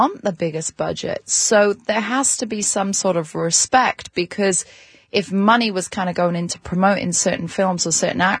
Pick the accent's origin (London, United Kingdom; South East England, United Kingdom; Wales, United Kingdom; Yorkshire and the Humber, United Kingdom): Wales, United Kingdom; And me being Welsh, you know, I've always been brought